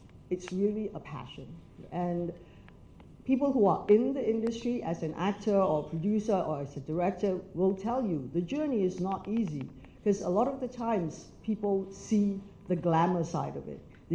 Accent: Ipoh, Perak, Malaysia; So growing up in Malaysia, that's something

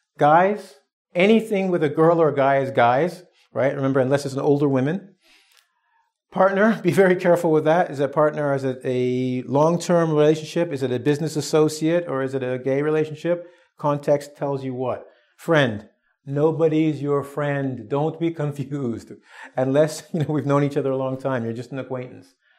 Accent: Russia; English is a second language; I am from Russia.

